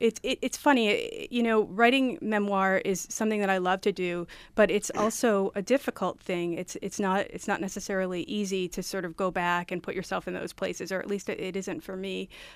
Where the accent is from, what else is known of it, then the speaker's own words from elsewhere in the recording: Rochester, New York, United States; Well, Ghost Bread is a book about growing up in Rochester and in Western New York.